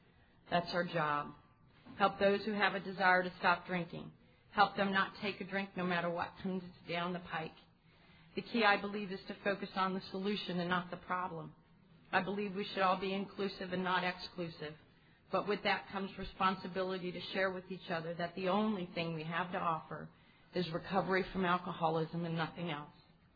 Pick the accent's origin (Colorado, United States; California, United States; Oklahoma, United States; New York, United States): Colorado, United States; Pueblo; I was raised in a very wealthy family out in Colorado, so any of you from the Colorado area, I was raised in Pueblo, and I grew up in a 22-room house with a 3-acre yard